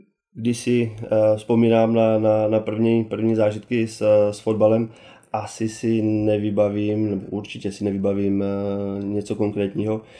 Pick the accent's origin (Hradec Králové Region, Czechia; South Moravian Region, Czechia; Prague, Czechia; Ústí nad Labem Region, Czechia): South Moravian Region, Czechia; Brno; když jsme z Brna, pocházíme z Brna.